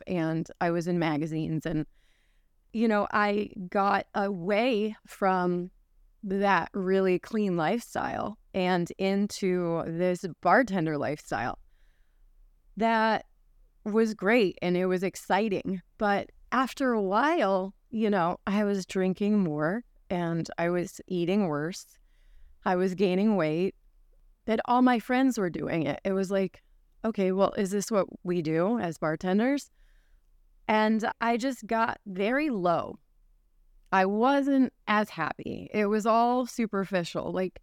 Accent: Connecticut, United States; So I am from Connecticut.

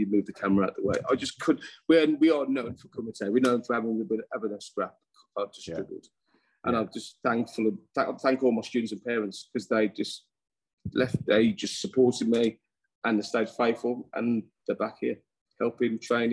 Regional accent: Dudley, West Midlands, United Kingdom; I'm from Dudley, near Birmingham, obviously by the accent. So I felt like a bit of an outsider and stuff.

